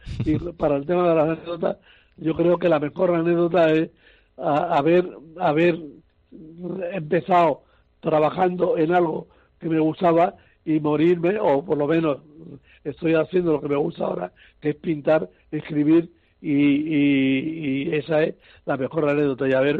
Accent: Seville, Andalusia, Spain; born there; Yo soy efectivamente lepero de renacimiento. Hubiera querido ser de nacimiento, nací en Sevilla

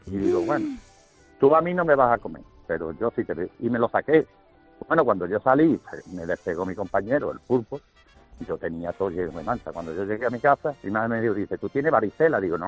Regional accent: Algeciras, Andalusia, Spain; esto nada más somos los de la Quinta de la Herrera, uh-huh, en Algeciras, pues antiguamente, pues con 13 años no tenía otro entretenimiento en verano

